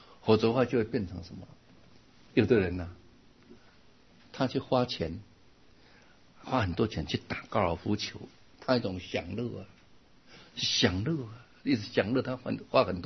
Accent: China; 我们中国人有这种坚毅的个性啊

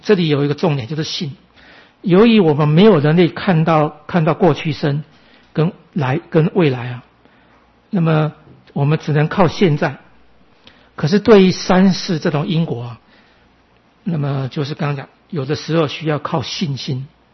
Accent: Keelung, Taiwan; 我从小在基隆那么小的城市，这个是四五十年前的事情，才小学生，甚至还没有念小学

